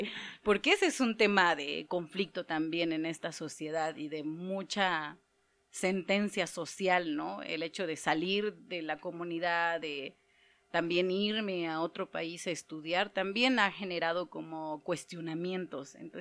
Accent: Chenalhó, Chiapas, Mexico; soy de Chenalbó, Tzotzil.

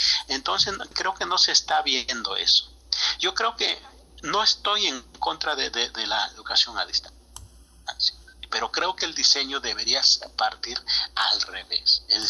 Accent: Oaxaca, Mexico; de Oaxaca, y convivo con la gente, como yo voy a comunidades

